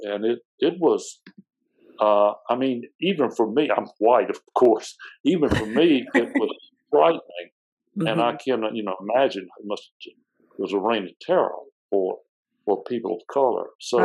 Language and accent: English; Tuscaloosa, Alabama, United States; when I grew up in the Tuscaloosa in the Deep South in the 50s and 60s